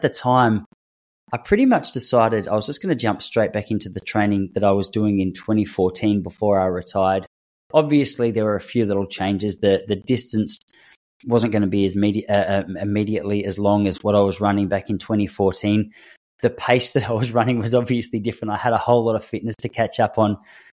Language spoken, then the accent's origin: English; Point Lonsdale, Victoria, Australia; I coincidentally organized a run with a friend who lives in Point Lonsdale, which is my hometown.